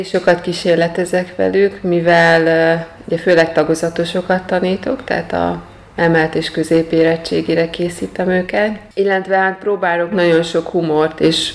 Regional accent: Kiskunhalas, Bács-Kiskun, Hungary; Törzsgyökeres kiskunhalasi vagyok. Itt végeztem a középiskolát a Szilágyi gimnáziumban, úgyhogy tulajdonképpen visszajöttem ide dolgozni. 2000-ben szereztem meg a diplomámat, és azóta itt dolgozom.

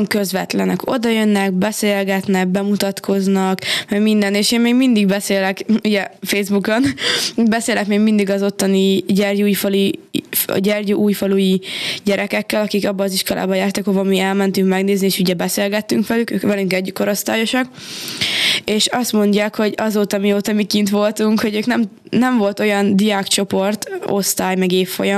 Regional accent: Great Hungarian Plain, Hungary; born there; nekem így az Alföld miatt, ugye mert ide születtünk, ezért nekem így jobban kötődik.

